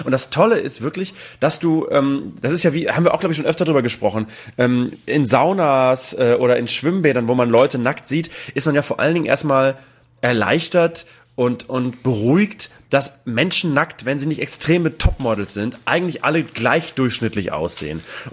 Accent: Hamburg, Germany; als Hamburger und jemand, der diese ganze, oder als Norddeutscher

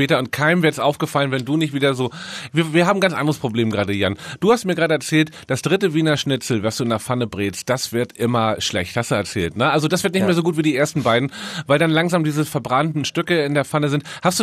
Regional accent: Northern Germany, Germany; Wir sind beide Norddeutsche. Wir sind mit Hausmannskost, glaube ich, noch aufgewachsen.

